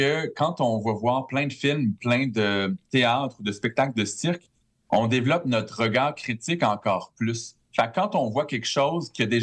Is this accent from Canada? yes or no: yes; Quebec, Canada; Moi, j'ai grandi en Abitibi.